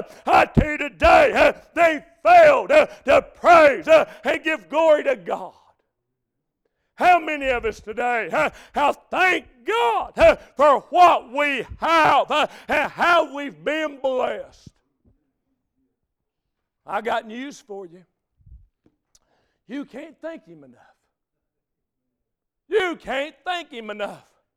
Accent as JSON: {"language": "English", "town": "Beech Grove", "region": "Indiana", "country": "United States", "tie": "born or raised there", "said": "when I was a little boy growing up in Beech Grove."}